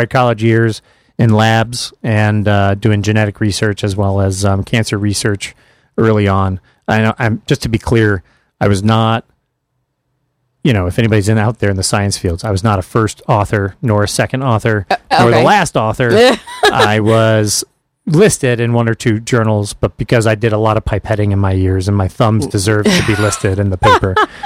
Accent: Kentucky, United States; I'm not a storm guy, but I'm from Kentucky, so like hurricanes didn't mean anything to me.

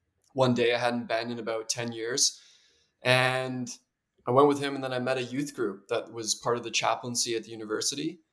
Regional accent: Toronto, Ontario, Canada; So I am from Toronto, Ontario in Canada. I went to a Catholic private high school and grade school. So I guess my faith was in the culture, not coming from a very practicing religious family, however.

